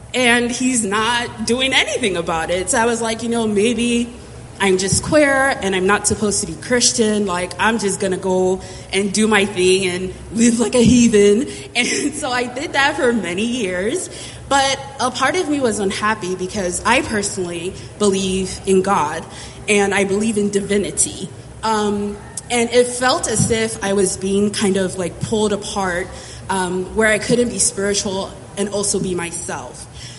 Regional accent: Nigeria; now in United States; So I was born in Nigeria. I am Nigerian American.

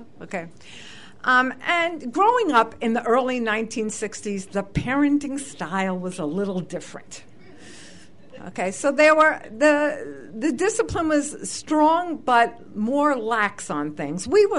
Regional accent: New York, United States; whenever I say to people, yeah, I'm from New York, they think I'm kind of like tough.

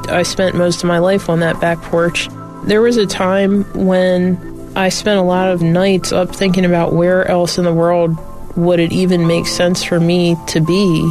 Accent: Dundalk, Maryland, United States; born or raised there

